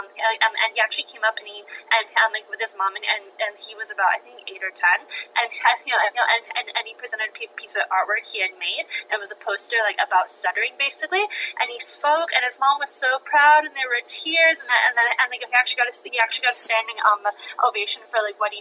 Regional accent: London, Ontario, Canada; now in Ottawa, Canada; I'm originally from London, Ontario, but I'm currently living in Ottawa, Ontario, and I work as a nurse here.

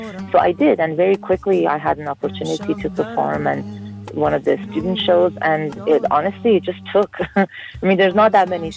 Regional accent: Iran; English is a second language; I was born and raised in Iran in the post-revolution times, and basically I was around 4 or 5 when the revolution happened.

